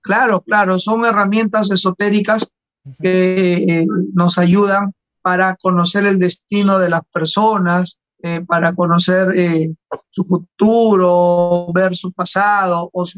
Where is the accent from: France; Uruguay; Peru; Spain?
Peru; Chiclayo, Lambayeque; Yo soy norteño, soy chiclayano